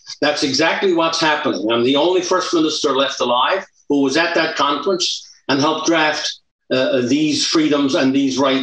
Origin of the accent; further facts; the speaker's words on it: Canada; I must, as a Canadian